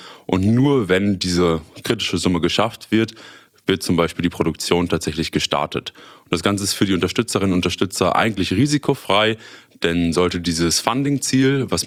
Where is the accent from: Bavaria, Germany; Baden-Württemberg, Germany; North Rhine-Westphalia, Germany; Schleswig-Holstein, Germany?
North Rhine-Westphalia, Germany; Münster; ich bin 27 Jahre alt, komme gebürtig aus Münster, habe hier auch damals Abitur gemacht und bin dann nach meiner Schule nach Osnabrück für das Studium gegangen